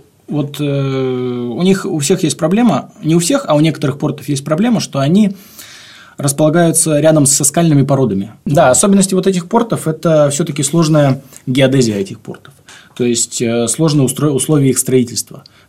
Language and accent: Russian; Arkhangelsk, Arkhangelsk Oblast, Russia; С Архангельском тут стоит отдельно упомянуть мой родной край.